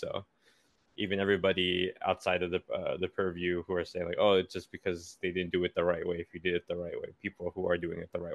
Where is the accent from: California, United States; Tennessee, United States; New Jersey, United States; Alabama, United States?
California, United States; Oxnard; born there; I was born in California. I was born in a town 40 miles west of LA called Oxnard.